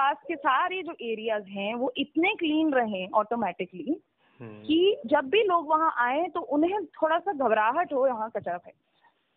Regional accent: Himachal Pradesh, India; हाँ हिमाचल से हूँ तो ठीक है लोग बोलते हैं अच्छा आप लोकल हैं

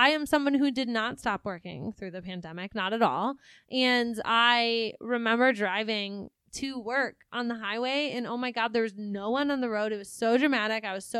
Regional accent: Michigan, United States; And we're from the Midwest. We are from the lovely state of Michigan.

